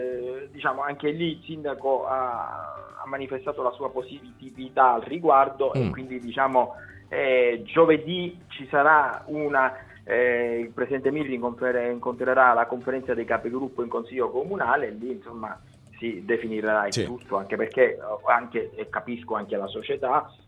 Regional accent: Palermo, Sicily, Italy; Io me lo auguro anche come palermitano

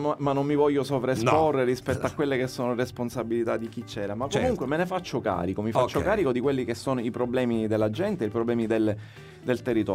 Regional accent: Sicily, Italy; noi come siciliani siamo molto spesso, ci abituiamo troppo

